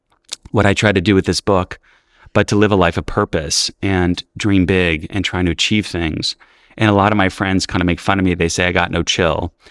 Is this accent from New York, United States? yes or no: yes; New York City, New York, United States; You know, I grew up in New York City in the 80s, where we were in shelters